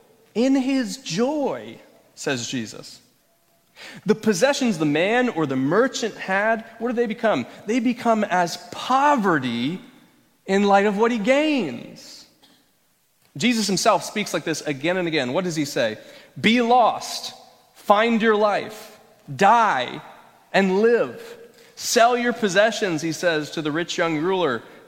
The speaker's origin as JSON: {"language": "English", "region": "Florida", "country": "United States", "tie": "born or raised there", "said": "Back then, I grew up in Florida, so we were doing this, you know, down there."}